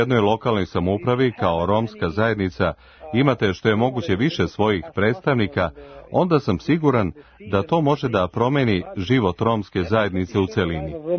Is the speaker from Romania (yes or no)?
yes; Mărgineni de Jos, Prahova, Romania; Ako pođete u Rumuniju i put vas nanese u mesto odakle sam ja, Marginari de Jos